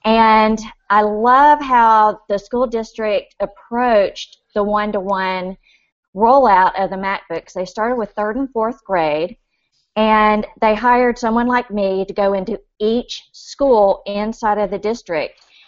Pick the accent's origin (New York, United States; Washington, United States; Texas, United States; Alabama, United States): Alabama, United States; Huntsville; I'm from Huntsville, Alabama.